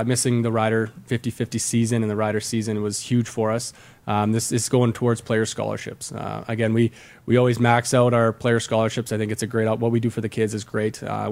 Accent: Calgary, Alberta, Canada; I'm from Calgary. I go home there.

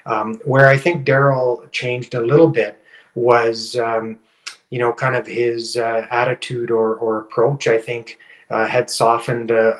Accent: Saskatchewan, Canada; also born or lived in Brazil / Indonesia; as they saw I was born there in Brazil. But I said, you know, I was 9 months old when our family moved back to Saskatchewan before we took off to Indonesia. So I didn't pick up any Portuguese.

